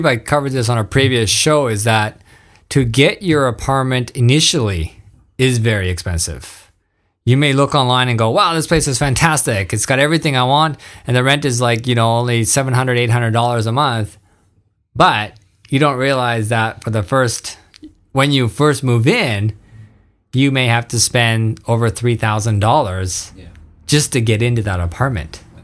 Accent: Vancouver, British Columbia, Canada; now in Japan; cities I've lived in Europe or even my home country in Vancouver.

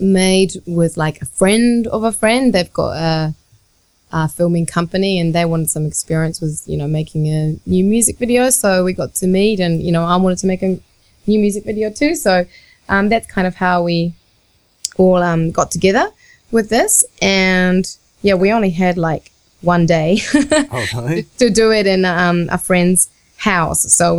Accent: Japan; first language Japanese; English is a second language; To me, although Japanese was my first language, I hadn't ever really sung in Japanese.

